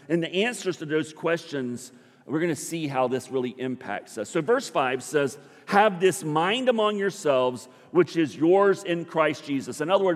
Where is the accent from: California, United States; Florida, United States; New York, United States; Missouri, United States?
Florida, United States; Jacksonville; also born or lived in Tampa; I lived in Tampa. You know, I graduated from high school in Tampa. I'm from Jacksonville, but I graduated from high school in Tampa.